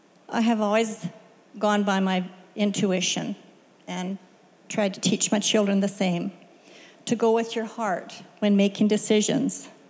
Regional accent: Tabor, United States; I was born in Tabor and was raised on a farm south of town.

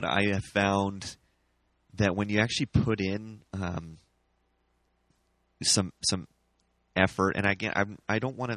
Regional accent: United States; accent: American; but really for people to go like, we get to, and this is my American accent, we get to meet because it's the Constitution.

